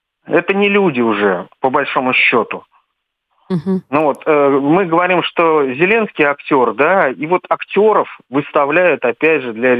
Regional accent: Lviv, Lviv Oblast, Ukraine; Я вырос во Львове, это западная Украина. Это самое бандеровское место, которое только можно представить вот.

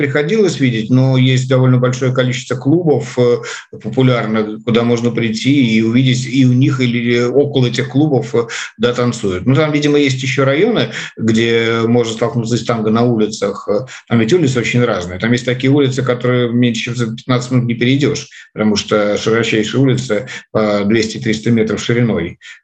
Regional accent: Russia; после слов, что я из России

